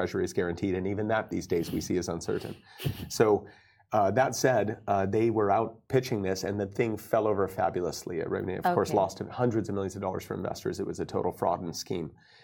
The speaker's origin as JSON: {"language": "English", "country": "United States", "said": "I'm obviously an American, but I've been on many boards in the United States and in other markets."}